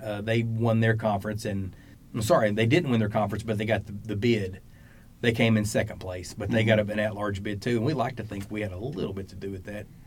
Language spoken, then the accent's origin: English; Arkadelphia, Arkansas, United States; I'm from Arkadelphia. I spent a ton of time in Hot Springs.